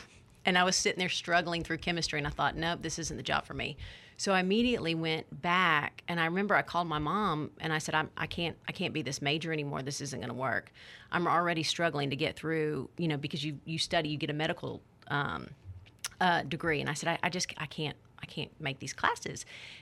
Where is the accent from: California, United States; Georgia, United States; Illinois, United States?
Georgia, United States; Atlanta; I tell people, I'm like, I'm from Atlanta. I can't help it. This is how I drive.